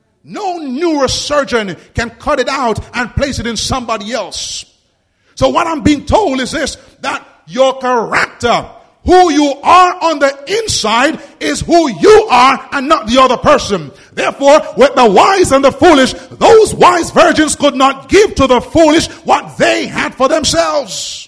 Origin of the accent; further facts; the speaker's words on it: Jamaica; When I was a kid growing up in Jamaica, we didn't have 24-hour stores.